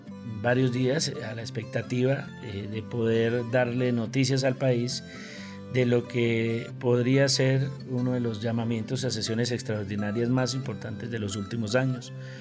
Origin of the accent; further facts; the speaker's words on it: Sotaquirá, Boyacá, Colombia; El plato típico de mi pueblo, Zotaquirá, Boyacá, Colombia.